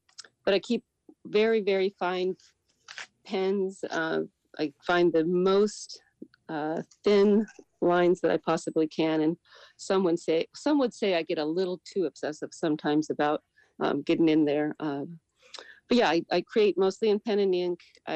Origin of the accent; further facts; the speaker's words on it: Juneau, Alaska, United States; Well, as you said … I was born and raised in Juneau. And I now work here and live here